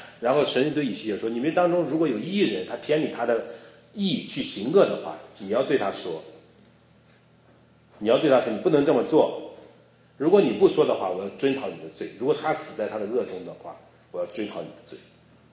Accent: China; 有我们中国人就是说，中国人就事不关己高高挂起，所以我也是在这种思想里面出来的，

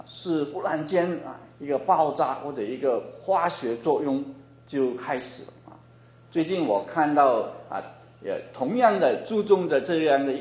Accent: China; 因为我们中国人有一句话

